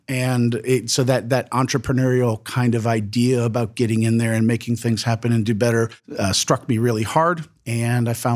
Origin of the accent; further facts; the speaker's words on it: Wickliffe, Ohio, United States; Grew up in Ohio, born and bred, outside of Cleveland, a small town called Wycliffe. It's 20 miles east of Cleveland. And I grew up there, was there until I graduated high school